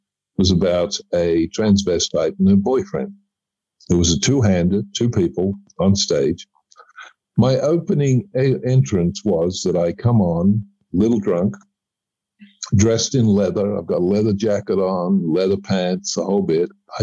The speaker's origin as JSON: {"language": "English", "country": "Australia", "said": "Being an Australian, we lived in a country where there wasn't as many people"}